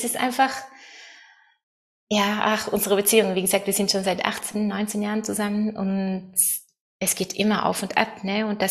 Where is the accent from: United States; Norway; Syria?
Norway; moved away as an adult; ich bin in einer Sekte in Norwegen aufgewachsen und ja, mit ganz vielen strengen Regeln und viel Kontrolle und Thor und ich sind auch, als wir 20 waren, sind wir auch nach Deutschland als Missionare gegangen.